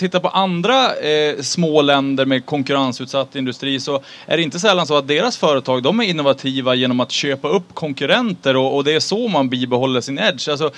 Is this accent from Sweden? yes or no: yes; Västernorrland County, Sweden; Bara den här veckan så ska jag bränna av dels mitt hemlän Västernorrland några svängar och några dagar.